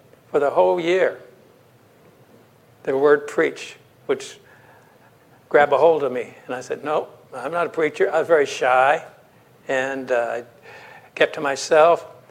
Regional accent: Texas, United States; born there; I was born in Texas. You can tell by my accent. And my wife was born in Oregon.

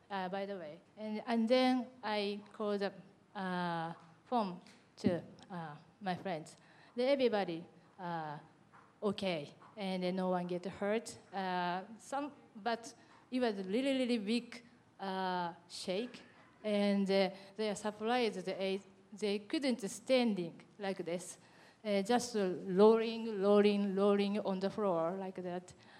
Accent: Osaka, Japan; English is a second language; the big earthquake attacked North Osaka area. And there is my hometown

